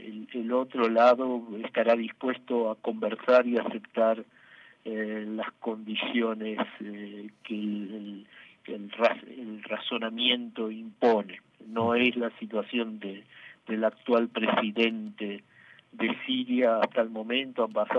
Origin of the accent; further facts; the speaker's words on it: Brazil; Spanish is a second language; uno realmente se siente a veces incomodado como ciudadano brasileño